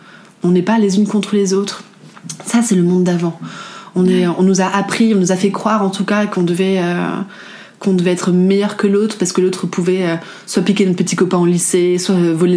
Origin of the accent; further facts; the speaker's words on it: Toulon, Provence-Alpes-Côte d'Azur, France; now in Paris, France; je découvre ça parce que je viens de Toulon donc c'est vraiment très nouveau